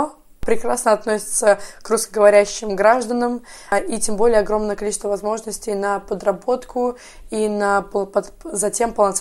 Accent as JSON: {"language": "Russian", "region": "Moscow", "country": "Russia", "tie": "born or raised there", "also_born_or_lived": "Canada", "said": "Я родилась еще в Канаде, но вся моя семья русская, поэтому с детства я живу в России, в Москве."}